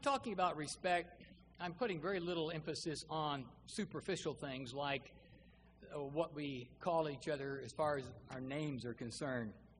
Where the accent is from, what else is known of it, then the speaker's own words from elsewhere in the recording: the South, United States; growing up in the South, though, it was an interesting combination